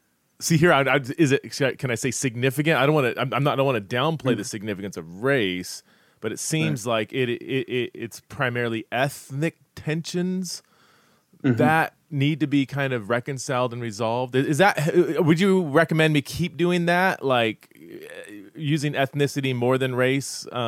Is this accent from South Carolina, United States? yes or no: no; Fresno, California, United States; I grew up in Fresno, which there was definitely, you know, I mean, there's a lot more Hispanics than